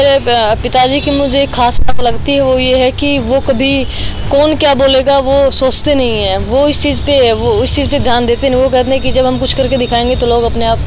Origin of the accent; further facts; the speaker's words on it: Haryana, India; हरियाणा में खासकर लड़का और लड़की में काफ़ी अंतर माना जाता है। और हम एक ऐसे समाज से आते हैं